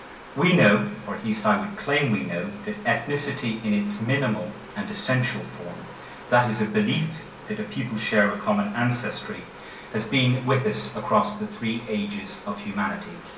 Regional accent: Ireland; As an Irishman, you probably expect me to say that.

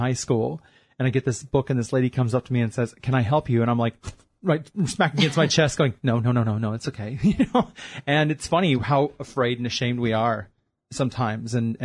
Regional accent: Midwest, United States; But I grew up in the Midwest of the U.S. in the Bible Belt, so I didn't have access to any of these sorts of things.

